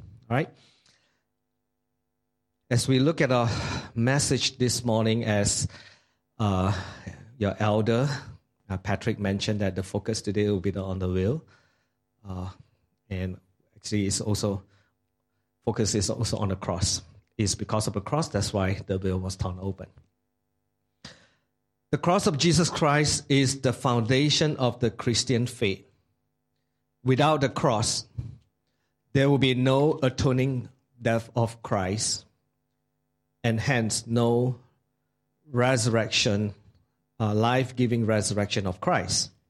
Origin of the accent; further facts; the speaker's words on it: Klang, Selangor, Malaysia; also born or lived in United States; I was born and raised in Klang. And I am, now I used to be a pastor. I was in U.S. for a while. I came back.